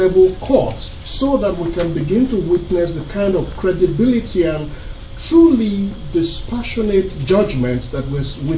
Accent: Nigeria; I'm the chef, and I'm also a Nigerian, so issues of this nature really interest me.

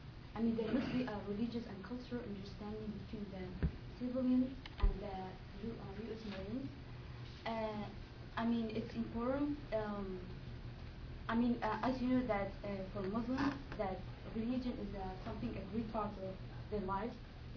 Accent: Iraq; I'm from Iraq

